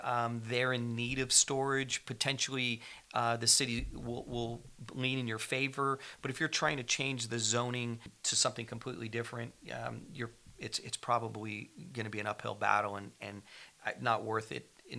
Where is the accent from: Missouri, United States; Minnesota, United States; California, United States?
California, United States; As you get, you know, closer to a major metro, where we grew up in the San Francisco Peninsula, now we're starting to see like 2 and 3 story self-storage facilities starting to emerge.